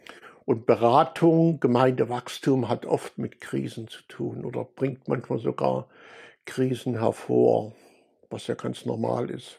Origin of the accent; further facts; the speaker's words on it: Erfurt, Thuringia, Germany; ich komme aus Erfurt.